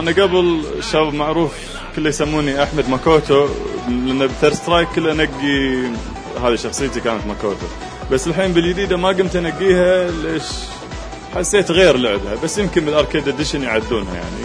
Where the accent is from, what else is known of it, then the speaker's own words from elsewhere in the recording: Kuwait; مشكلتنا إحنا بس من الكويت قلت لك ما عندنا إكسبرينس